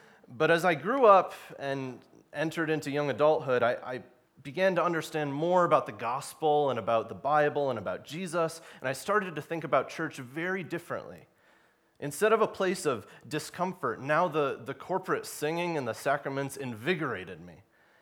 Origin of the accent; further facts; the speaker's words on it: St. Louis, Missouri, United States; I come from St. Louis. I'm studying at the seminary there in order to be a pastor.